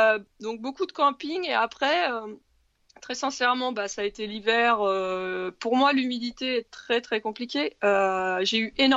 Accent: Normandy, France; Oui, je suis normande à la base

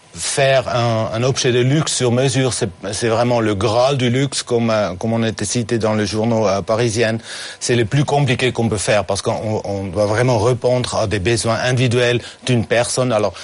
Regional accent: Zurich, Switzerland; Oui, moi je suis de Zurich, alors de la côté suisse-allemand même.

